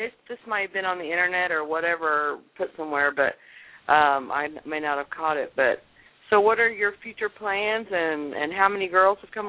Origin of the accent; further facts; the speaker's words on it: Texas, United States; now in Oklahoma, United States; I'm really from Texas, but I live in southeast Oklahoma